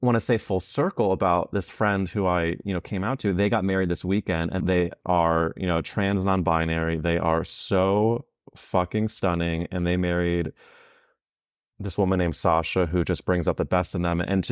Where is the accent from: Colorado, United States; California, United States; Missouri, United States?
Missouri, United States; St. Louis; I'm from St. Louis where there's an area called Forest Park and there are these fountains that we would hang out at night.